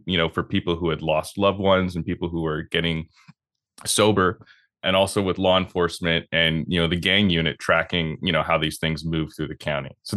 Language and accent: English; British Columbia, Canada; I have dual citizenship. I'm an American and a Canadian, even though I grew up in BC.